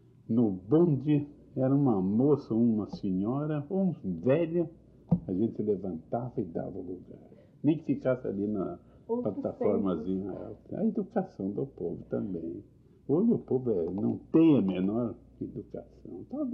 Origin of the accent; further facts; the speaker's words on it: Brazil; Um caso que me aconteceu como brasileiro, um caso muito triste, né?